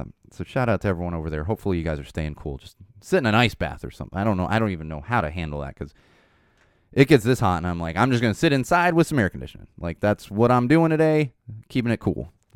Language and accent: English; San Diego, California, United States; I grew up in San Diego. I remember when Comic-Con was comics.